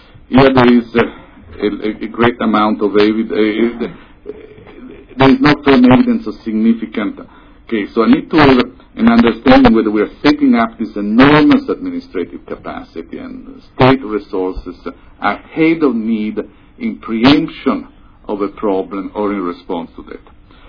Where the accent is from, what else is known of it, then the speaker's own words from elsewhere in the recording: Italy; English is a second language; forgive me, it's my accent. In Italy, we call it.